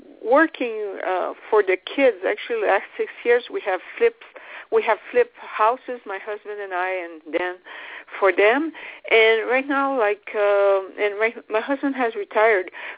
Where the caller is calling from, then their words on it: Ontario, Canada; I'm calling from Ontario.